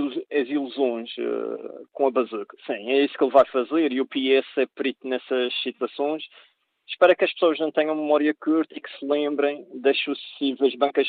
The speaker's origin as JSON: {"language": "Portuguese", "town": "Funchal", "region": "Madeira", "country": "Portugal", "said": "especialmente sou aqui do Funchal e especialmente em Santo António, nas zonas altas e em outras partes"}